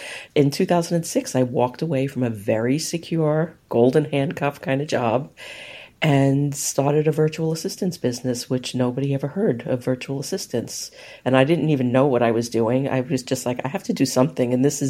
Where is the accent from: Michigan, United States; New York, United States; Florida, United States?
New York, United States; Brooklyn; born there; But I was born in Brooklyn in Sheepshead Bay, which is like this weird little fishing village in Brooklyn.